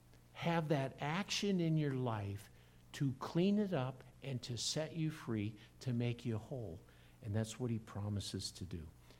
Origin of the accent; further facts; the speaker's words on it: Iowa, United States; Many of you know I grew up in Iowa. My father sold farm equipment, International Harvester farm equipment, in the area